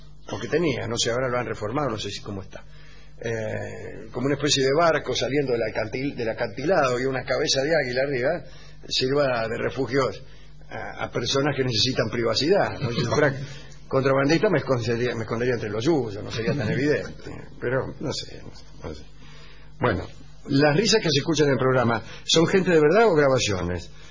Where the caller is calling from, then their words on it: Canelones, Uruguay; de Canelones.